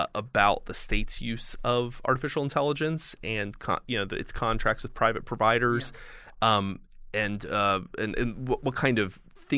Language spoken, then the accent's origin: English; New Jersey, United States; And I think my home state, I live in New Jersey.